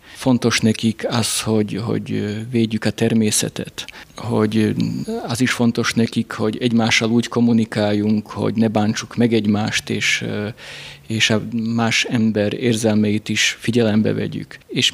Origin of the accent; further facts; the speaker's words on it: Rožňava, Košice Region, Slovakia; Viszont mivel, hogy Rozsnyón nőttem föl, mint szlovákiai magyar, most Csehországban dolgozok